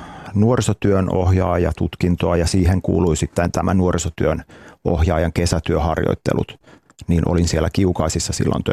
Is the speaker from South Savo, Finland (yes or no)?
no; Hyvinkää, Uusimaa, Finland; Lapsuuteni asuin Hyvinkäällä